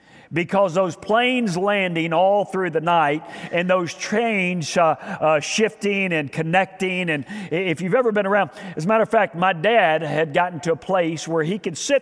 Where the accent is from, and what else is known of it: Spring, Texas, United States; born or raised there